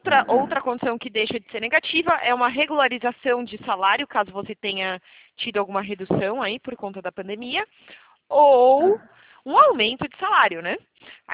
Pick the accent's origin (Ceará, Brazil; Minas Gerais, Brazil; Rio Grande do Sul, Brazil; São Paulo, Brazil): São Paulo, Brazil; Eu sou de São Paulo, tá? Eu nasci em São Paulo, mas eu atuo no interior de São Paulo. As pessoas às vezes me perguntam por conta do sotaque.